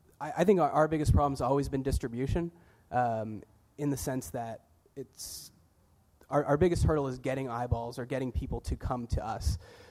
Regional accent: Canada; And being Canadian has never been a problem, I would say.

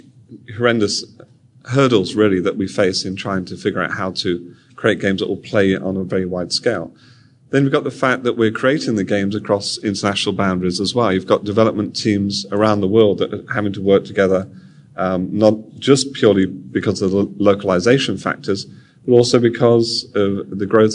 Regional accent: United Kingdom; Speaking as a Brit, American English has been put upon the world through computers as well.

